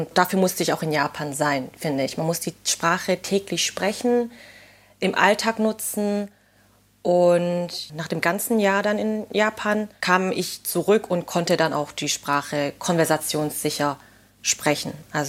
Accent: Germany; born there; Also Vietnamesisch spreche ich, weil meine Eltern aus Vietnam kommen. Also ich bin Vietnamesin, hier in Deutschland geboren. Dann habe ich das einfach von meinen Eltern so gelernt.

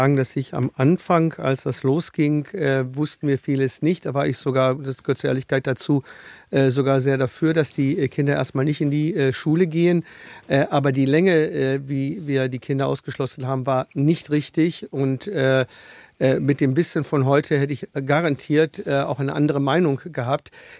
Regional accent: Würzburg, Bavaria, Germany; Ich komme aus Würzburg

